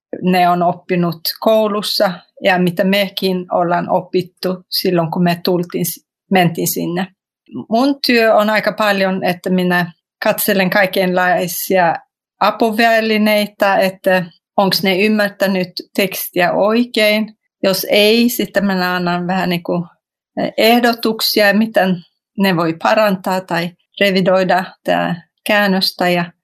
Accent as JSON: {"language": "Finnish", "country": "Sweden", "first_language": "Swedish", "second_language": "Finnish", "said": "Joo, minä olen ruotsalainen ja mun äidinkieli on ruotsia."}